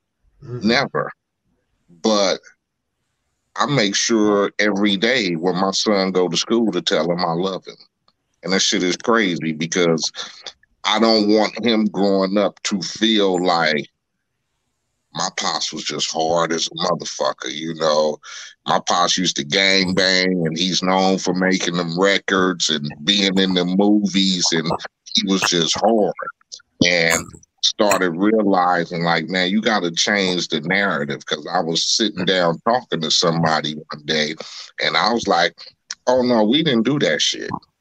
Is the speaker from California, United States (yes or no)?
yes; Compton, California, United States; But me growing up in Compton and gang infested and moms, you know, going through the divorce and all that other shit, and we living in the hood and all